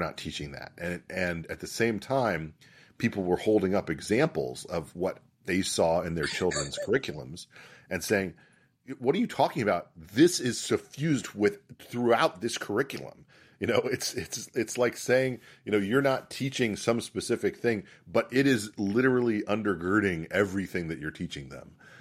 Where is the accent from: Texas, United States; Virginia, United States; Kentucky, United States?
Virginia, United States; the 2021 gubernatorial race here in my home state of Virginia